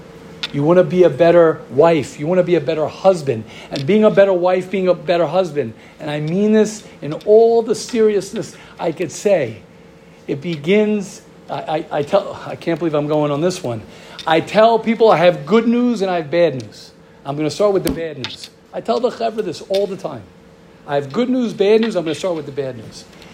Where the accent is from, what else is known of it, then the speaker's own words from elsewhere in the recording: Israel; English is a second language; To love the I say cats because I'm from Israel.